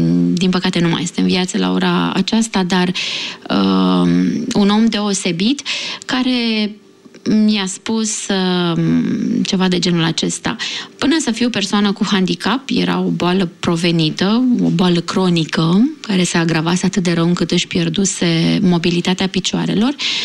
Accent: Romania; Mie îmi place să spun că sunt român și îmi place țara mea

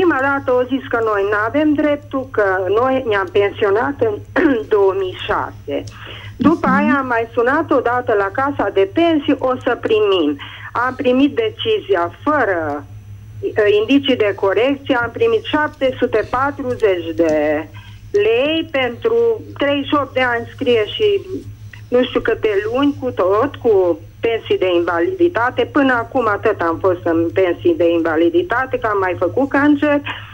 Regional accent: Zalău, Sălaj County, Romania; Sunt din Zalău.

